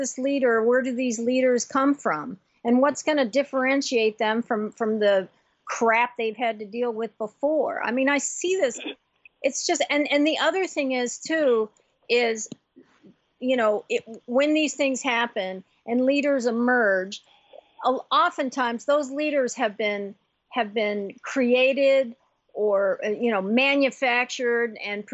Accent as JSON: {"language": "English", "country": "Haiti", "said": "You know, I'm from Haiti."}